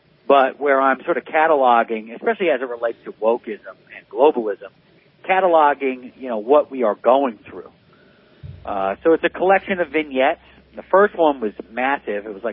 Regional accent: Philadelphia, Pennsylvania, United States; As you can probably tell from my book, you can hear it, I'm from Philadelphia. I'm not afraid of any of this. I grew up on the Philadelphia playgrounds with Philadelphia sports teams.

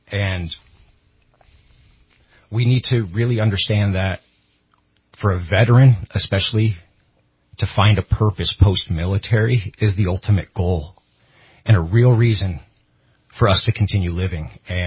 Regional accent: California, United States; My service to this country, and because I come from Shasta County, I lost the ability to be a father

